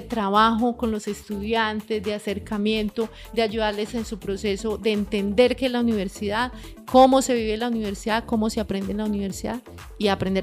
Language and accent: Spanish; Pereira, Risaralda, Colombia; yo soy del Eje Cafetero, Pereira. Me gradué allí